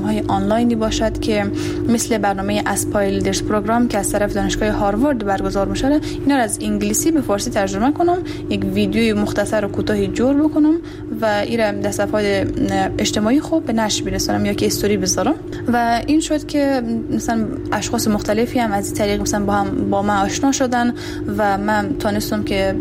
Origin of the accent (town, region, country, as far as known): Herat, Afghanistan; born or raised there